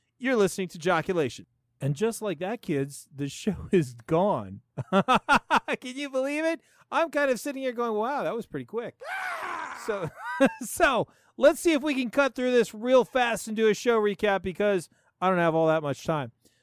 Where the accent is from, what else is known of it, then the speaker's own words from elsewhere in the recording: Colorado, United States; The cult started about 15 years ago here in my home state over in Crestone, Colorado.